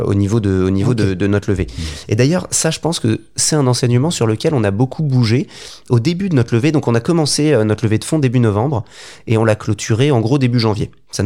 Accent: Lyon, Auvergne-Rhône-Alpes, France; moi je suis lyonnais, donc je pensais beaucoup à Lyon.

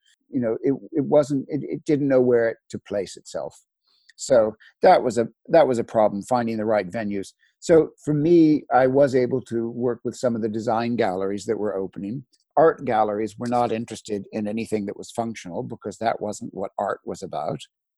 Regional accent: United States; also born or lived in Philadelphia / Washington, D.C. / Los Angeles; I was brought up, I mean, I'm American. I was brought up in the States. The family's from New Orleans and Miami.

